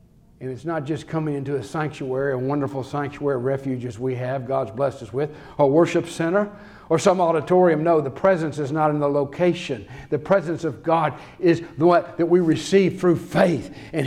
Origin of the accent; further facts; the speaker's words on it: United States; I came from America as an evangelist to tell you that I'm a sinner and I have no hope.